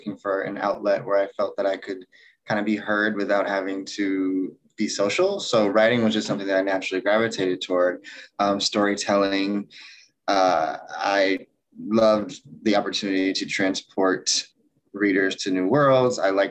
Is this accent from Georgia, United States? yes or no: yes; Atlanta, Georgia, United States; So I'm a writer from Atlanta, Georgia. Currently reside here, but I'm thinking of moving to New York pretty soon because I think that's where my heart is.